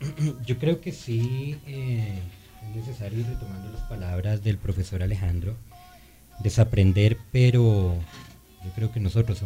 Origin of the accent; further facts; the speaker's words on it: Colombia; Si hay algo que agranda los males de nuestro país, es la falta de identidad que nosotros tenemos como colombianos, como latinoamericanos.